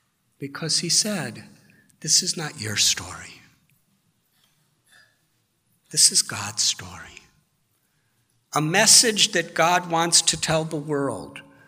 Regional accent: United States; I was a teenager when I began this journey. I was brought up in the United States of America.

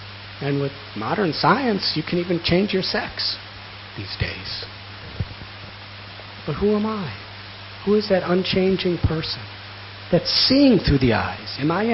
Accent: United States; I'm American. I'm a male.

